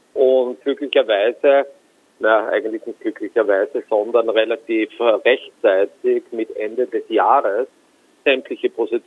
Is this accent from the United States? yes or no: no; Austria; Ich komme aus Österreich.